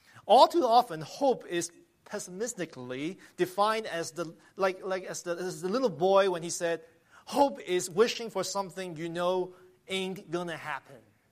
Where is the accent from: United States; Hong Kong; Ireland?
Hong Kong; growing up in Hong Kong, I have always enjoyed beautiful Christmas lights in the city.